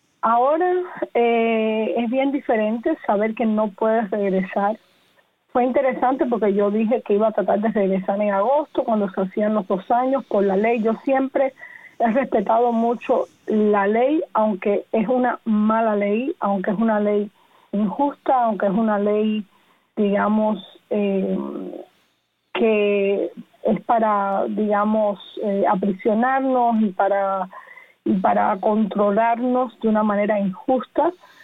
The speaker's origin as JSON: {"language": "Spanish", "country": "Cuba", "said": "yo siempre me había rehusado a usar la palabra exilio, a usar cualquier palabra que me hiciera ser vista como no cubana"}